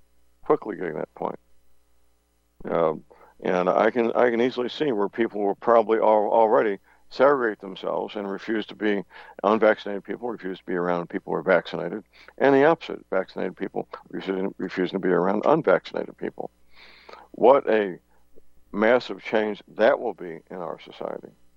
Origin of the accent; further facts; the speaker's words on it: St. Louis, Missouri, United States; It's not just my hometown, St. Louis.